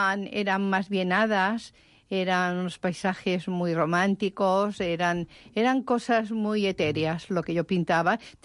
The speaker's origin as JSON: {"language": "Spanish", "town": "Sóller", "region": "Balearic Islands", "country": "Spain", "tie": "born there", "said": "yo nací en Sóller. Más bien, soy mallorquina, pero nací en Sóller."}